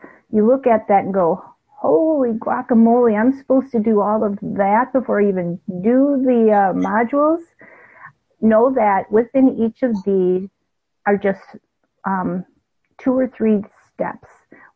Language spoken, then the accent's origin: English; Minneapolis, Minnesota, United States; I'm old enough, even though I grew up in Minneapolis, we had little doctor's office like every couple of blocks or so.